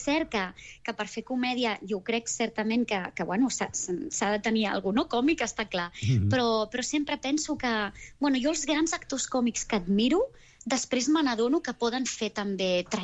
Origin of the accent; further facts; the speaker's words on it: Catalonia, Spain; Som molts catalans, eh? A veure, som molts catalans de tot arreu